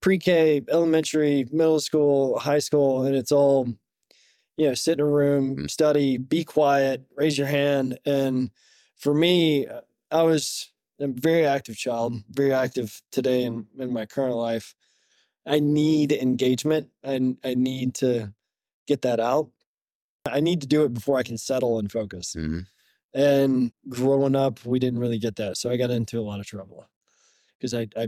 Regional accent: Tennessee, United States; I grew up in a small town in East Tennessee. It's primarily a manufacturing town. It's a big church-driven community too, so a lot of Southern Baptists.

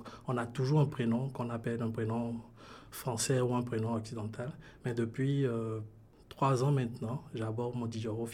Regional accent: Benin; now in Markham, Canada; Je viens du Bénin. Je suis béninois. Je vis actuellement à Toronto, mais plus exactement à Macam, en une vingtaine de minutes de Toronto.

